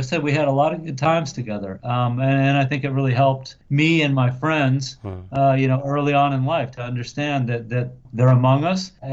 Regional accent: California, United States; Obviously, I grew up in California

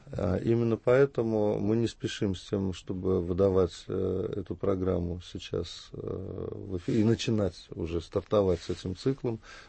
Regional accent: Moscow, Russia; с которыми мы сталкиваемся, москвичи, во всяком случае, или жители больших городов

